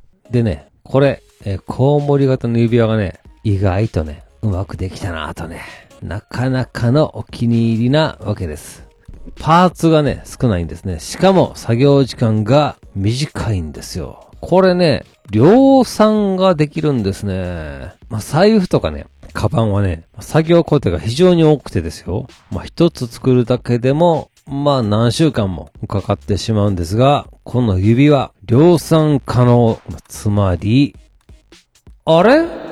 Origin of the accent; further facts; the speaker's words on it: Takarazuka, Hyogo, Japan; 出身地、あのクソ田舎の宝塚からね、それぞれが違う道をたどり、東京で久々に再会ですよ。